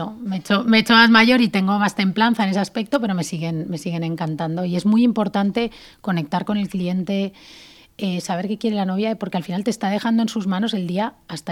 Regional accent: Valencian Community, Spain; que somos muy valencianos en eso

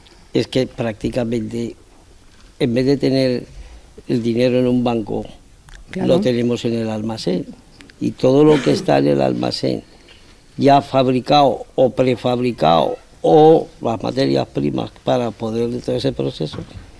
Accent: Barranquilla, Atlántico, Colombia; born there; como nací en Barranquilla, Colombia, recibo la llamada del embajador

